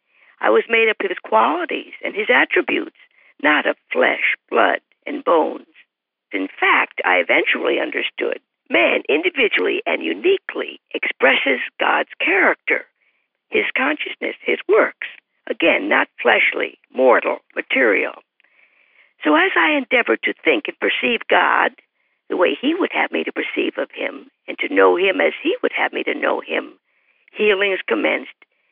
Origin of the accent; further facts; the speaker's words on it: Long Island, New York, United States; You see, I grew up in Long Island, New York, with my family, my parents, brother and sister, grandparents, etc., and attended public schools